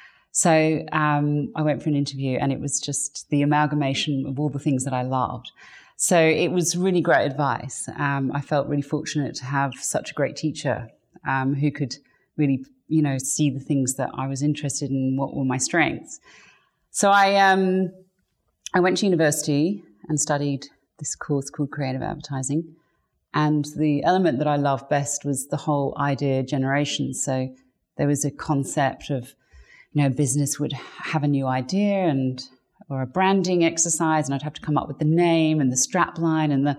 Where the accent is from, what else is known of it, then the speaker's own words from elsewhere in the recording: England, United Kingdom; I grew up in England, so that's where I was born, to English parents, and I had, an idyllic first probably 8 or 9 years of my life, living in the countryside.